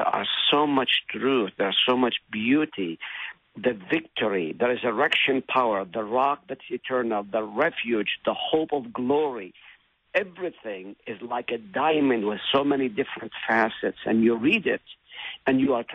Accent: Palestine; I grew up in Palestine.

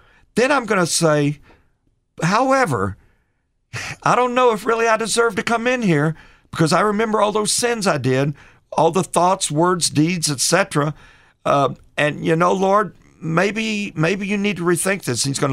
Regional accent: Texas, United States; No, the better answer is because I'm from Texas.

